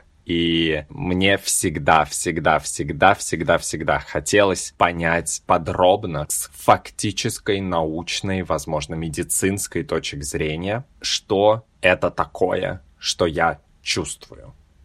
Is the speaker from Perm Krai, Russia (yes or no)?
no; Moscow, Russia; Я родился и вырос в Москве.